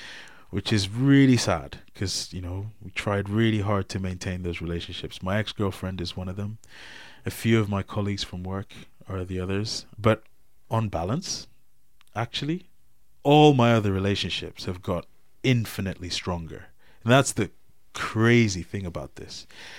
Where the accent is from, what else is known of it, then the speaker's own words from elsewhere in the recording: United Kingdom; because of the fact that I'm British in everything, bar having a passport